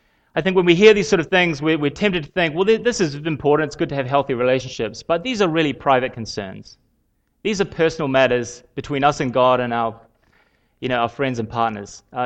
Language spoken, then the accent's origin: English; Ireland; I'm from Ireland, and Ireland's the Emerald Isle.